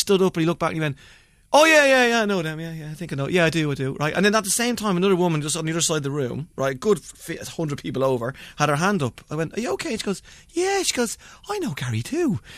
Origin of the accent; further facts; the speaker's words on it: Ireland; Of course I have, I'm Irish, you know, I love swimming in miserable water.